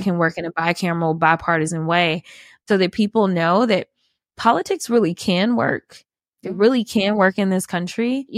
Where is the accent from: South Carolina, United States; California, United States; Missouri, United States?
Missouri, United States; St. Louis; And growing up in St. Louis, it's not like I ever saw a Black congresswoman.